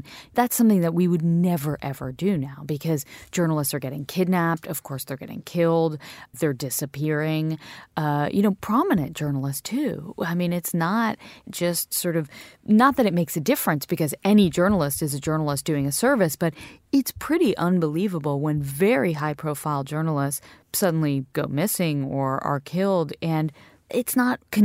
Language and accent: English; United States; I am an American journalist.